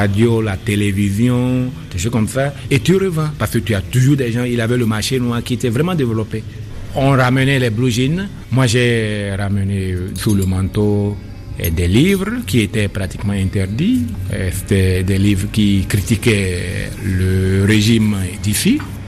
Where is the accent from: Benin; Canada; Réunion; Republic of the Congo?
Benin; Chez nous, au Bénin, on parlait de l'organisation d'une conférence nationale.